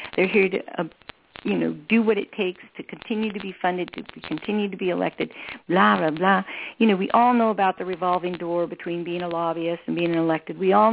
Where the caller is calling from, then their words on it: Kapulina, Hawaii, United States; I'm in Hawaii today. I'm calling in from Kapulina on the north end of the Hamakua coast on Big Island.